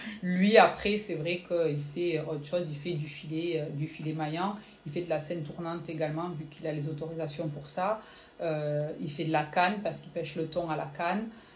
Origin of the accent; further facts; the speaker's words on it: Toulouse, Occitanie, France; je viens de la ville. Je viens de Toulouse, donc rien ne me prédestinait à arriver là.